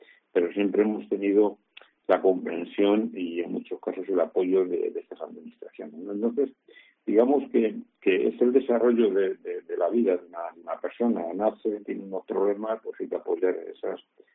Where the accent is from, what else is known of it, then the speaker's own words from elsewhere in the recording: Ávila, Castile and León, Spain; vinimos de Ávila por el problema de nuestro hijo